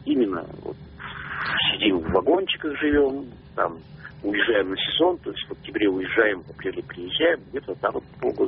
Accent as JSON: {"language": "Russian", "town": "Perm", "region": "Perm Krai", "country": "Russia", "said": "Я из Перми."}